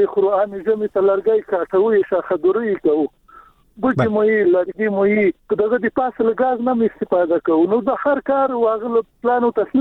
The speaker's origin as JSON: {"language": "Pashto", "region": "Paktia", "country": "Afghanistan", "said": "موږ د پکتیا خو یو غرنه ولایت ته"}